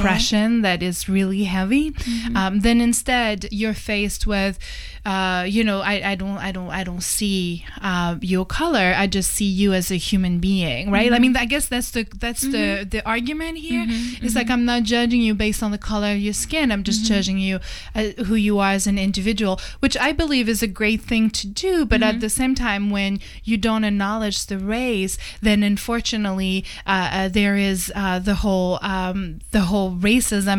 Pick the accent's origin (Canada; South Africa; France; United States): France